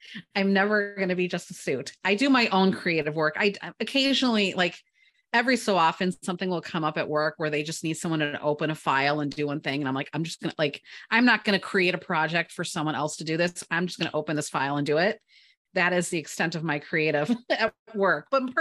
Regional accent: Chicago, Illinois, United States; I grew up on the South Side, but have lived on the North Side now.

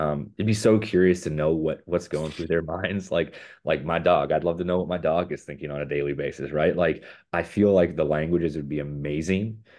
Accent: Chicago, Illinois, United States; Deep dish Chicago. I'm from Chicago. Chicago guy.

